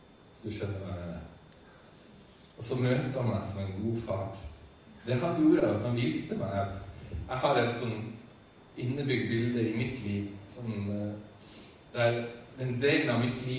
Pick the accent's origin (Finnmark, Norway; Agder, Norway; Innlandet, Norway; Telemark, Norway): Finnmark, Norway; Og så tar han meg tilbake til barndommen min i Finnmark, og sier at du har kommet hjem